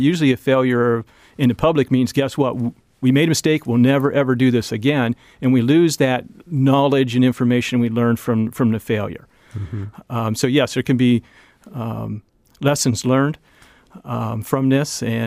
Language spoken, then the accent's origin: English; Minnesota, United States; I came from Minnesota, and the area I was with, just north of Twin Cities, was really fast growing for 12 years.